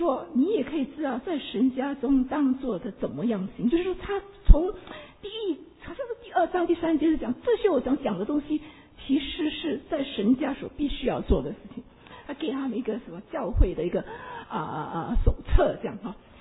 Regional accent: Malaysia; 我是一个马来西亚人，华侨，来到这里的时候，大多数这里都是从中国大陆来的

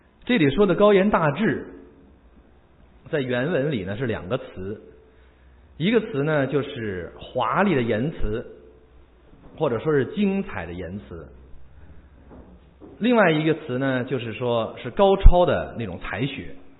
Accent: Beijing, China; 所以呢，你说我生在长在北京26年

